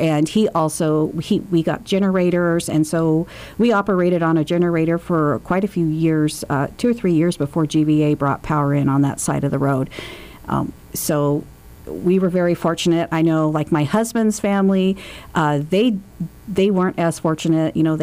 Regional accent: Two Rivers, Alaska, United States; My family moved to Fairbanks, Alaska in 1974. Pretty much lived here most of my life. And we settled out in a small community of Two Rivers with no electricity, no runnin

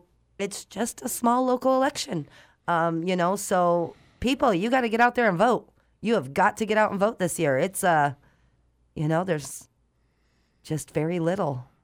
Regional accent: East Coast, United States; I'm from the East Coast. It's been 18 years

